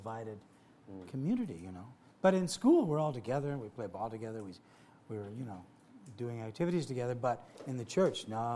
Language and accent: English; Ferguson, Missouri, United States; well, I grew up in Ferguson, Missouri. Now, he and I know what that means.